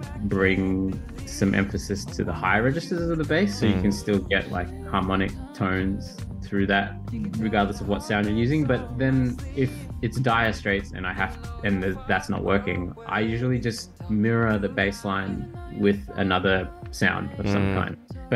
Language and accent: English; Australia; born there; Kind of. I was born in Australia, but my dad is from Penang. My mom is from Kelantan, sorry.